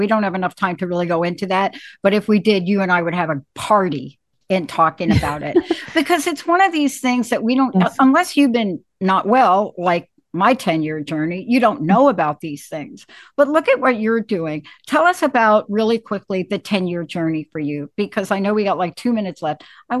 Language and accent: English; New York, United States; I'm from New York, so don't worry.